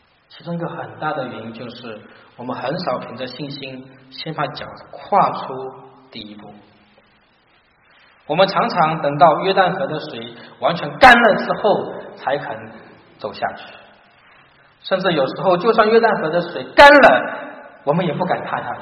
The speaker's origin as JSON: {"language": "Chinese", "town": "Wenzhou", "region": "Zhejiang", "country": "China", "tie": "born or raised there", "said": "2017年，就是今年，是福音传入我老家温州的150周年。"}